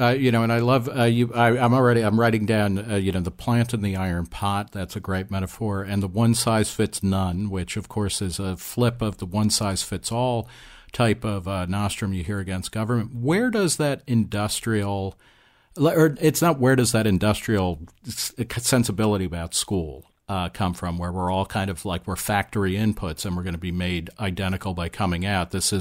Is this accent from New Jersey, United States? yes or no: yes; New Jersey, United States; when I grew up in New Jersey, and I actually went to Catholic school.